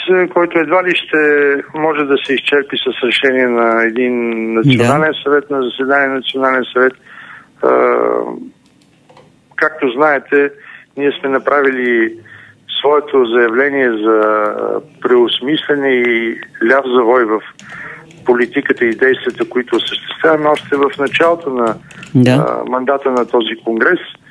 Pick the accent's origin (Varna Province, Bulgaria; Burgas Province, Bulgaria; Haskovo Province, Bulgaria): Haskovo Province, Bulgaria; Haskovo; аз съм родом от Хасково. Да. И от там приятели, роднини.